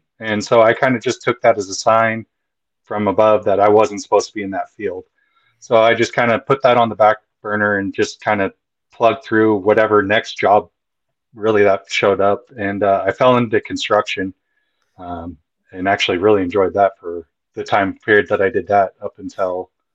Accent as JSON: {"language": "English", "town": "Eugene", "region": "Oregon", "country": "United States", "said": "I went to LCC. I'm also from Eugene."}